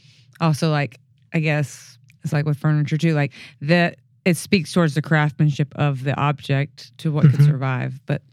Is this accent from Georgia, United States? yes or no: yes; Atlanta, Georgia, United States; So I have zero background in boats because I'm from Atlanta. I'm in Mississippi.